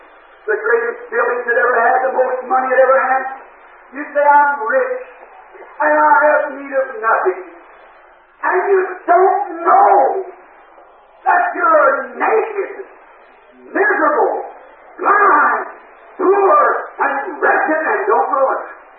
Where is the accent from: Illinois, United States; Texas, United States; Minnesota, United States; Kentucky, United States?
Kentucky, United States; I was raised in Kentucky in a little cardboard channel house, and Mama used to take all us little friends and stick us all in one bed